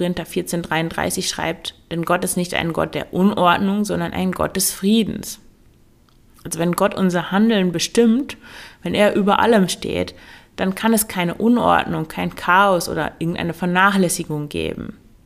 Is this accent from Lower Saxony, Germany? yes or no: yes; Meppen, Lower Saxony, Germany; ich komme eigentlich aus Meppen, im Emsland, falls du das kennst, nicht gerade der Nabel der Welt